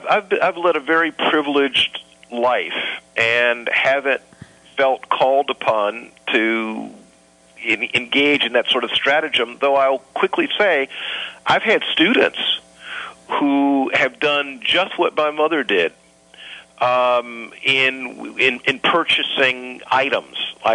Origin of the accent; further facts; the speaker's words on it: Columbia, South Carolina, United States; I'm from the South. I'm from Columbia, South Carolina. People have joked with me and said that sometimes when I go back home to Columbia, my accent changes a bit.